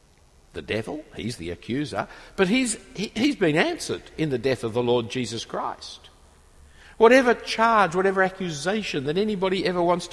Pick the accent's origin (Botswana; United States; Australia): Australia; Sydney, New South Wales; I'm told I'm an Australian, and I guess I am, but I'm not really. I'm really a Sydney sider. Sydney happens to be in Australia, but, you know, Sydney is what I feel for.